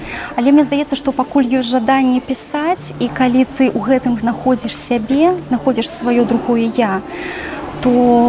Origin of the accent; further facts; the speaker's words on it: Byaroza, Brest Region, Belarus; не абмінуць і мой родны горад Бярозу, таму што таксама ёсць што паглядзець.